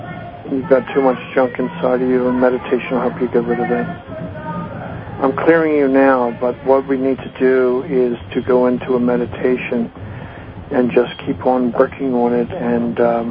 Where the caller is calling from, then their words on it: Nevada, United States; I'm calling you from Nevada.